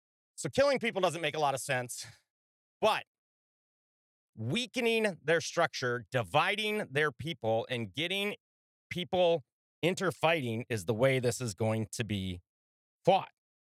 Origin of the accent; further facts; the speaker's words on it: Minnesota, United States; The George Floyd riots alone in my home state are estimated to have cost about $2 billion worth of damage.